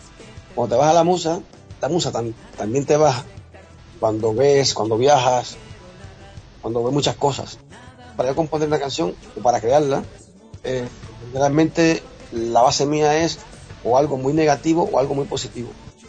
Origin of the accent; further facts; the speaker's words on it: Cuba; moved away; Yo que también soy cubano, pero ya como yo muchos años aquí, bueno, no, una mezcla ahí, ¿no?